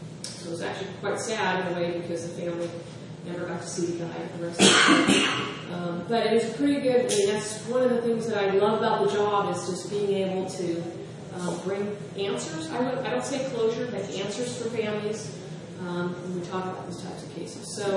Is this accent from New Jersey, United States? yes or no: no; Sacramento, California, United States; I grew up in Sacramento. I grew up down in the Arden area. I come from a big family.